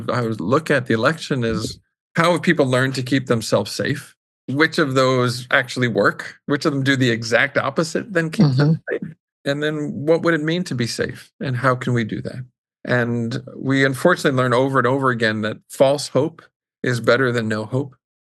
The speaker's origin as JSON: {"language": "English", "town": "New York City", "region": "New York", "country": "United States", "tie": "born or raised there", "said": "I think I'm lucky that I grew up in New York City, child of two public servants"}